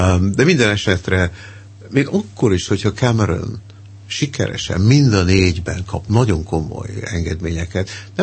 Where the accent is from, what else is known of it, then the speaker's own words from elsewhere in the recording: Scotland, United Kingdom; Hozzáfenném, hogy én Skóciában nőttem föl, tehát én megértem a skót akcentusokat.